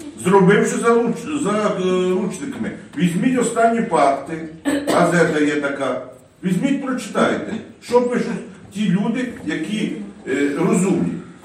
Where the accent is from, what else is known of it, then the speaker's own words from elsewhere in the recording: Kremenets, Ternopil Oblast, Ukraine; я з Кременця … з Ікви, виїжджати не збираюся.